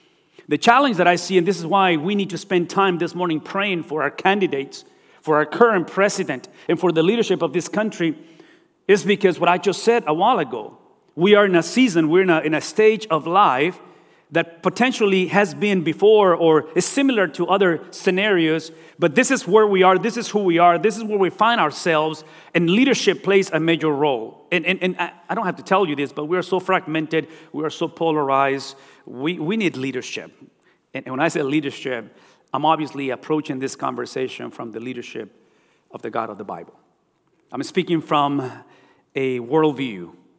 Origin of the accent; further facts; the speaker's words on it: Texas, United States; I'm a Texan, so I just said fix.